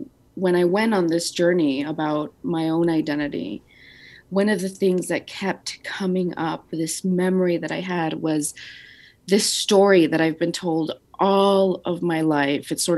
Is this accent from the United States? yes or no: yes; El Paso, Texas, United States; also born or lived in Ciudad Juarez, Mexico; growing up on the border, growing up in El Paso and Ciudad Juarez